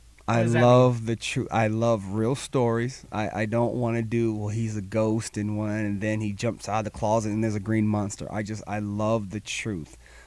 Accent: Cleveland, Ohio, United States; I was the biggest Steelers fan growing up in Cleveland, Ohio.

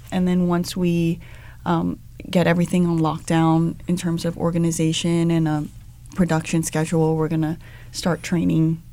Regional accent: Los Angeles, California, United States; oh, I'm from the Valley, they're like, oh, you're from the Valley. But I feel like people don't realize that a lot of people who are born in and raised here in LA actually are from the Valley.

